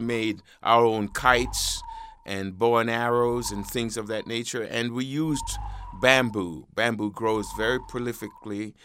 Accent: Kingston, Kingston Parish, Jamaica; Well, I was born and raised in Kingston, Jamaica.

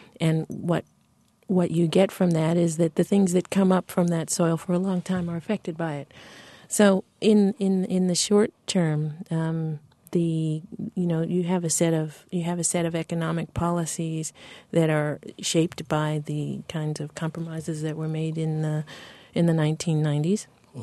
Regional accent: Columbus, Ohio, United States; born there; also born or lived in Zimbabwe / South Africa; I was born in Columbus, Ohio.

